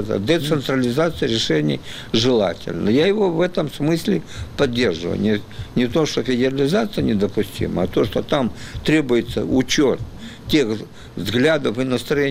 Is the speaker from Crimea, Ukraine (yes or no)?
no; Odesa, Odesa Oblast, Ukraine; Я сам родом с Украины, из Одессы, как вы знаете.